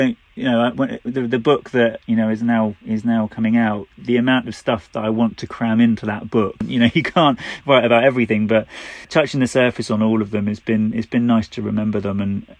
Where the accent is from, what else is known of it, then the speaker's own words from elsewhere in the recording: United Kingdom; we're British, we're always going to moan about the weather.